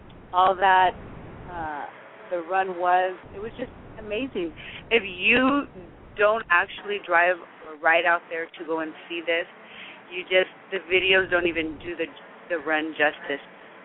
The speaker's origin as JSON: {"language": "English", "town": "Salinas", "region": "California", "country": "United States", "said": "I'm from Salinas. I'm up north. I'm like 5-10 minutes away from Monterey, Carmel area."}